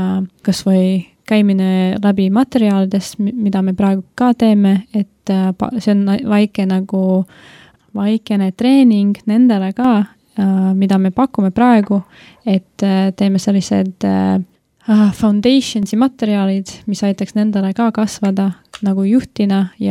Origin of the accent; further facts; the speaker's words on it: Latvia; Estonian is a second language; moved away as an adult; now in Estonia; tegelikult olen lätlane, siis jah, ja ma ei tea, mida veel öelda.